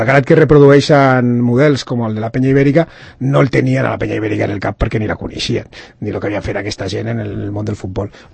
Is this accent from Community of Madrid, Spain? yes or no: yes; Madrid, Community of Madrid, Spain; perquè jo soc de Madrid